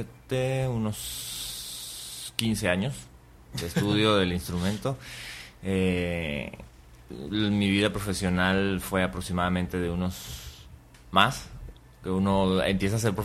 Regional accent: Ciudad Bolívar, Bolívar, Venezuela; also born or lived in Caracas; yo nací en Caracas, la capital. Mis padres se mudaron a Ciudad Bolívar, una ciudad al sur de Venezuela.

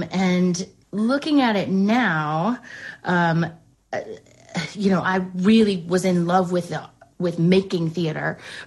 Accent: Westchester, New York, United States; I grew up in Westchester, and I fell in love with musicals really, really early

